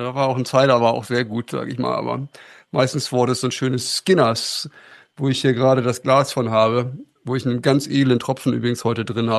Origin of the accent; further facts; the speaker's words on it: Germany; was ich auch von meinem Heimatort im Harz in Erinnerung habe.